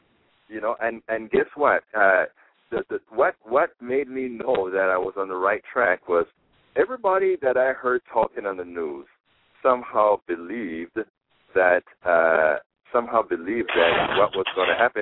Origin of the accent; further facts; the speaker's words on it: Panama; I am from what folks like to call a third world country. I'm from Panama, Central America.